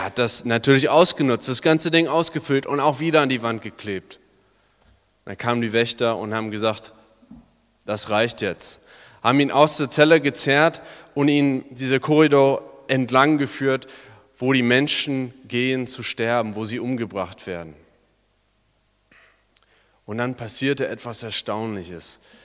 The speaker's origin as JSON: {"language": "German", "region": "California", "country": "United States", "said": "ich komme auch aus der Nähe von Hollywood"}